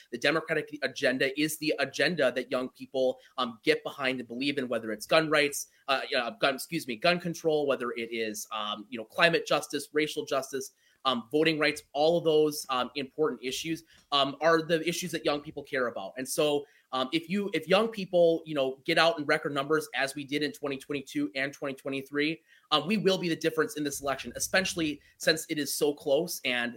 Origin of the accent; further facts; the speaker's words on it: Sussex, Wisconsin, United States; now in Eau Claire, United States; And I am originally from Waukesha County, Sussex, to be specific. And, you know, I've lived there 18 years of my life before coming up to school, came up to Eau Claire, fell in love with it, with the area and the Chippewa Valley.